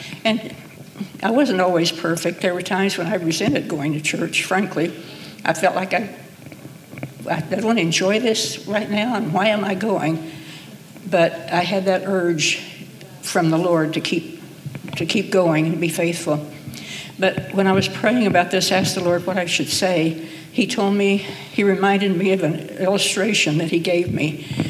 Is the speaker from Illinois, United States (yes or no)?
no; California, United States; also born or lived in Texas; No, when I was born in Texas, but when I was two, my family moved to Northern California so that my dad could work.